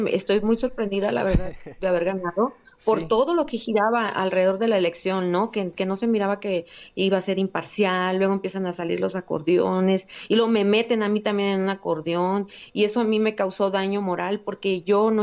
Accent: Culiacán, Sinaloa, Mexico; pues ahí vivimos prácticamente toda nuestra vida, hicimos nuestras amistades, fuimos a la escuela, pero pues seguíamos regresando a Sinaloa porque somos originarios de Culiacán y pues ahí tenemos más familia.

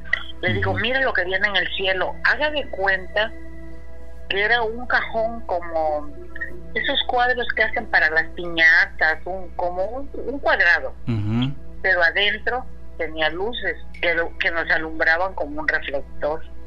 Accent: Guadalajara, Jalisco, Mexico; moved away as an adult; now in Minatitlán, Mexico; yo soy de Guadalajara, pero me casé y me quedé establecida aquí en Minatitlán.

